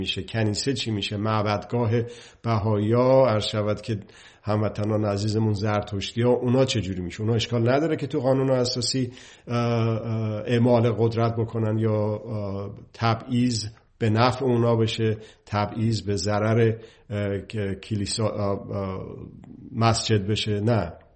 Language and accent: Persian; Iran; واقعا این باعث افتخار من هست به عنوان یک ایرانی